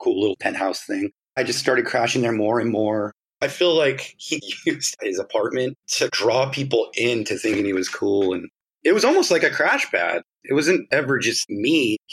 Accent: Los Angeles, California, United States; I'm from Los Angeles. I'm a musician.

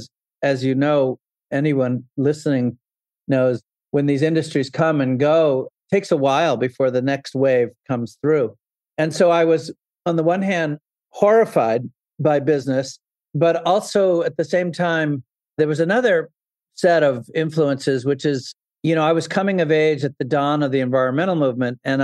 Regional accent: New Hampshire, United States; To set the stage, Robert, I grew up in New Hampshire

